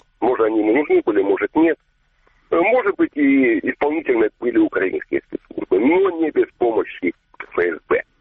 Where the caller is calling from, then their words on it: Kramatorsk, Donetsk Oblast, Ukraine; Добрый день, Краматовский